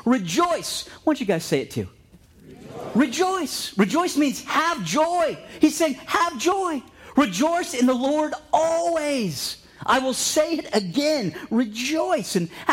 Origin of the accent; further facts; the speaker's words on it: Ohio, United States; We actually found ourselves talking to people, and we said, we're from Ohio.